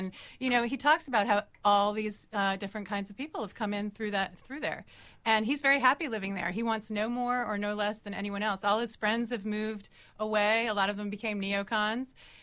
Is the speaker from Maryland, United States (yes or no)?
yes; Chevy Chase, Maryland, United States; I grew up in Chevy Chase, Maryland, which is literally one moment away from D.C.